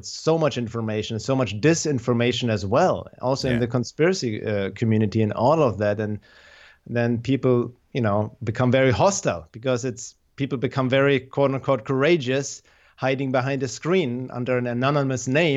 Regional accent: Germany; English is a second language; now in United States; I came from Germany to the US in 94 to study drums and percussion

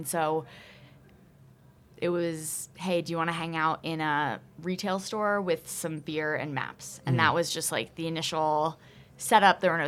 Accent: New Jersey, United States; So I'm from Jersey, and okay. I kind of grew up, you know, there was some nature, it was the suburbs

